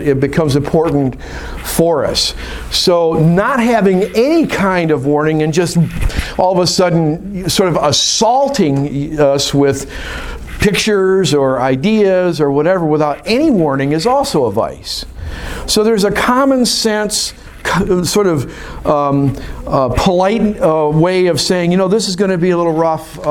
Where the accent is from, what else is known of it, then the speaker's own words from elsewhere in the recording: Grand Rapids, Michigan, United States; I grew up in Grand Rapids